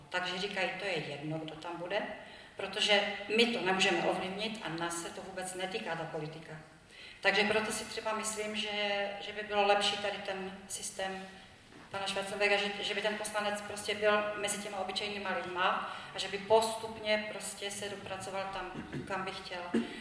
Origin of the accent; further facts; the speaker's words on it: Ostrava, Moravian-Silesian Region, Czechia; jsem z Ostravy.